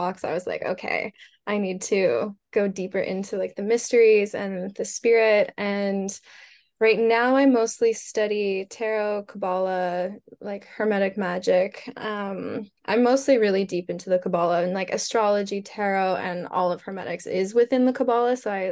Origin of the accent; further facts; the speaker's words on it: Calgary, Alberta, Canada; I grew up in suburbia in Calgary, Alberta, in a very normie life. And, you know, I'm not in a religious family at all whatsoever